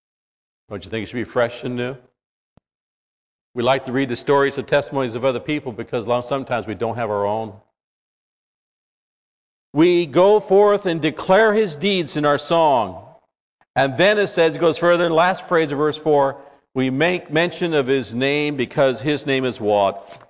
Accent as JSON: {"language": "English", "town": "Norwalk", "region": "California", "country": "United States", "tie": "born or raised there", "said": "guy I grew up with when I was growing up in the little church we grew up in Norwalk, California."}